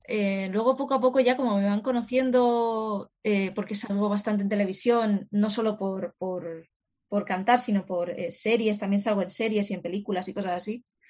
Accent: Spain; sobre todo siendo españoles, pues nos choca un poquito al principio.

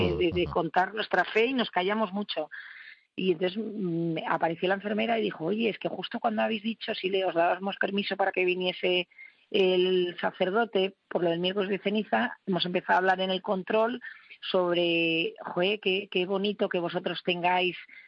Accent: Basque Country, Spain; soy vasca y a mí hablar de mis sentimientos me da un poco de vergüenza

